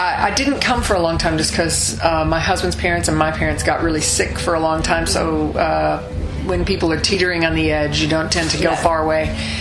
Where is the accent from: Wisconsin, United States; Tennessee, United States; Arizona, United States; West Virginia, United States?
West Virginia, United States; It's an album of traditional Appalachian music, which is where I'm from. I'm from West Virginia, Coal Country.